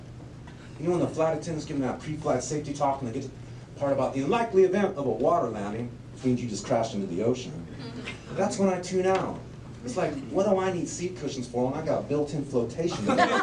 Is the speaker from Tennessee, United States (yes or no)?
yes; Memphis, Tennessee, United States; I am from Memphis, Tennessee. That's all I'll admit to.